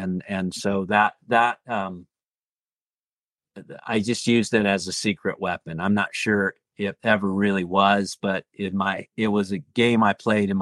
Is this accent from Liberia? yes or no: no; United Kingdom; accent: British; at the end of the day, I'm never going to get hired for my British accent, am I?